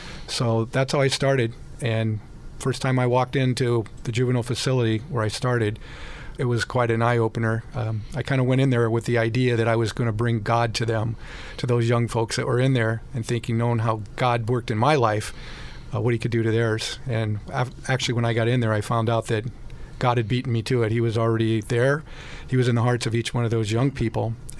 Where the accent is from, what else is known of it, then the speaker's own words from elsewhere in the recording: Omaha, Nebraska, United States; I grew up in Omaha, Nebraska, if anybody's familiar with that. I grew up on the south side. It was one of the oldest neighborhoods. It was a rough neighborhood at times.